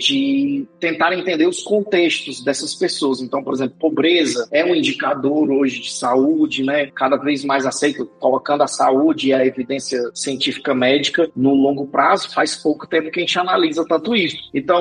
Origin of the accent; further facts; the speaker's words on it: Ceará, Brazil; Aí eu sou cearense, então o cearense, eu não consigo nem quero apagar assim meus sotaques e tudo.